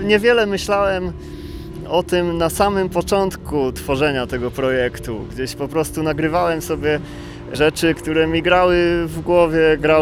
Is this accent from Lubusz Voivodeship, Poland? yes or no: no; Nowy Targ, Lesser Poland, Poland; wychowałem się w miasteczku w górach w Nowym Targu i obcowałem z tą zimą przez w sumie pół roku, co roku